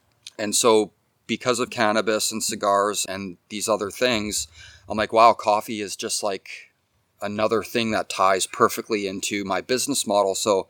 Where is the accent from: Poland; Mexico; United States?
Mexico; I grew up in Mexico when I was a kid.